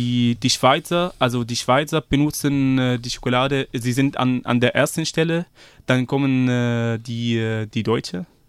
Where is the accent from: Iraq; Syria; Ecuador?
Syria; also ich komme aus Syrien